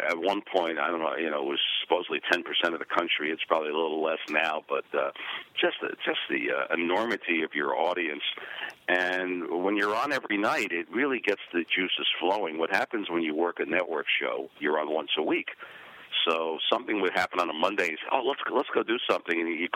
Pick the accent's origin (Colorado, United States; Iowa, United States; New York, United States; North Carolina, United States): New York, United States; And my producer and I grew up in New York playing stickball and basketball, so we decided to stick it on the news.